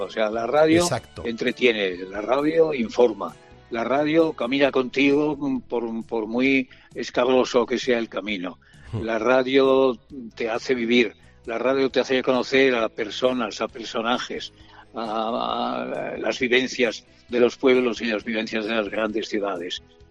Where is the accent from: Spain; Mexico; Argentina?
Spain; Ponferrada, Castile and León; o lo hiciera desde Sevilla, o lo hiciera desde Barcelona, o lo hiciera desde mi pueblo, desde Ponferrada.